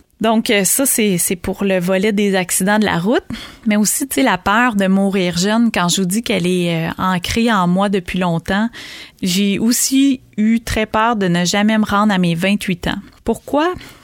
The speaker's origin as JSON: {"language": "French", "region": "Quebec", "country": "Canada", "also_born_or_lived": "Jonquière", "said": "je viens de la région de l'Abitibi-Témiscamingue et là, j'habite en Gaspésie depuis bientôt 20 ans."}